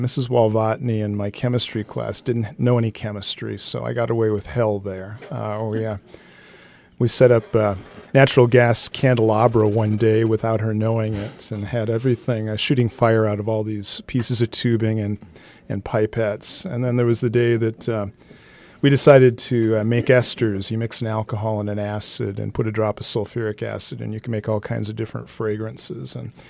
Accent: Iowa, United States; So I grew up in rural Iowa.

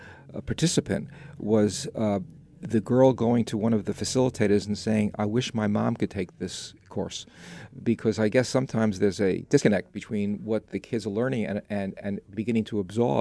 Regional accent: New York, United States; Unfortunately, that wasn't true. I was from New York.

